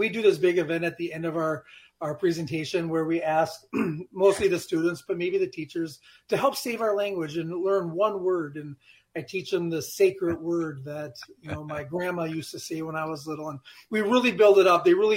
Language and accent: English; Leech Lake, Minnesota, United States; So I'm Ojibwe, right? I'm from Leech Lake. That's my wheelhouse.